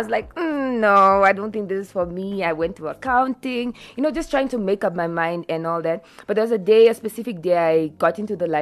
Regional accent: Epalela, Oshana, Namibia; Okay, so I am from the north, the northern region, Oshana specifically.

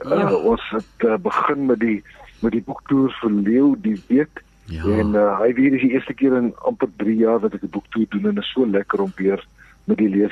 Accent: Klerksdorp, North West, South Africa; also born or lived in Paarl; ek is in die Parel gebore, maar ek was 18 maande oud toe ons Klerksdorp toe is.

